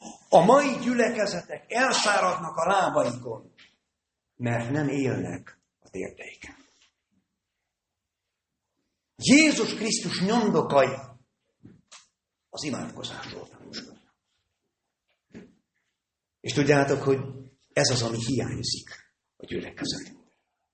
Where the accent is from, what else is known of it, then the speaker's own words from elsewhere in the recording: Bihor, Romania; két kilométer volt Váradtól, egy kis Szálda-Vága, ahol felnőttem